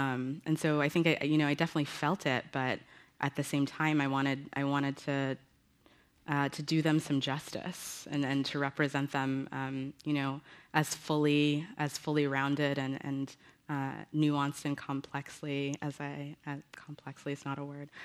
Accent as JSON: {"language": "English", "region": "the South", "country": "United States", "tie": "born or raised there", "said": "You know, I grew up Pentecostal in the South."}